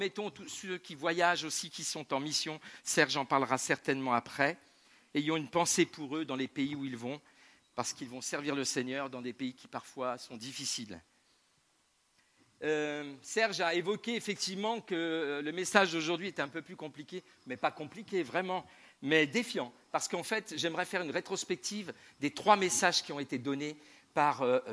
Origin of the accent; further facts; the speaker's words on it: France; nous sommes franco-burkinabais. Je suis français, elle vient du Burkina Faso.